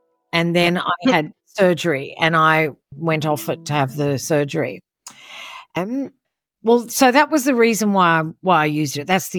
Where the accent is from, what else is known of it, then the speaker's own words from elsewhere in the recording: Sydney, New South Wales, Australia; I'm from Sydney, Australia.